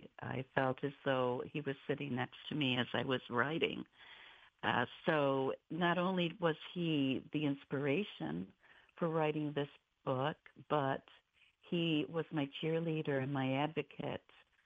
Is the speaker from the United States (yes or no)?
yes; Jamestown, New York, United States; born or raised there